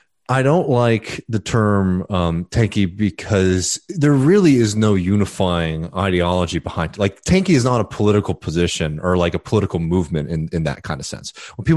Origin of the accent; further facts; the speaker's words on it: United States; as an orientation, as an American